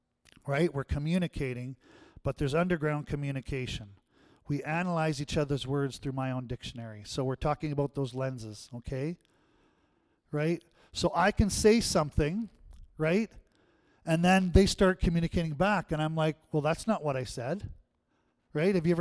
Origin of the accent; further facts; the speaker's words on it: Canada; I know I'm not African, I'm Canadian.